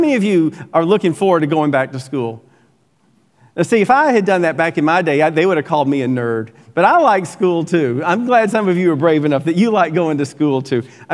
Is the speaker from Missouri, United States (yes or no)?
no; Alabama, United States; This is a map of where I'm from. I'm from Alabama.